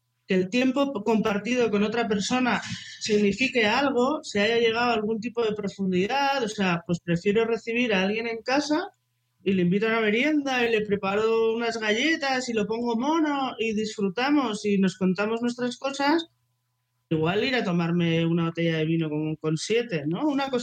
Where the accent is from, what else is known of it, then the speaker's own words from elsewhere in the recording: Bilbao, Basque Country, Spain; pues soy de Bilbao, pues nos la pasábamos leyendo en un muro de piedra mirando al mar